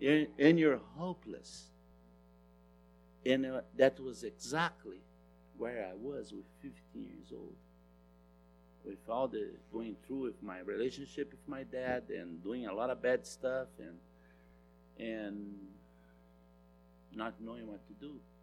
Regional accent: Brazil; So I was born in Brazil, into the slums in Brazil. Life was very hard.

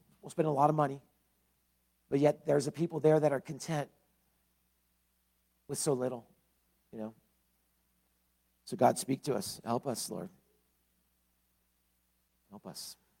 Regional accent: Los Angeles, California, United States; I grew up in Los Angeles. I was born about 2 miles from the stadium, Sophie Stadium in Inglewood there.

